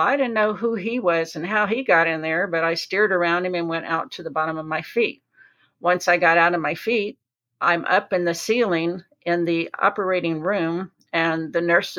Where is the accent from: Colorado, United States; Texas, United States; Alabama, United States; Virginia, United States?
Texas, United States; Galveston; Yes, I'm from Galveston, Texas. I was raised as a strict Irish Catholic growing up